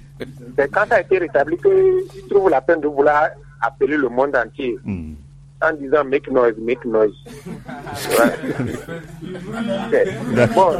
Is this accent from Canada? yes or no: no; Togo; Mais je ne souhaite pas un coup d'état militaire chez moi au Togo.